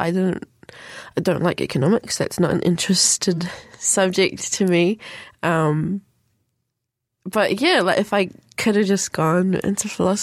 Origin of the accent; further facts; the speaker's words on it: Auckland, New Zealand; I grew up in Auckland and I still wanted to stay in New Zealand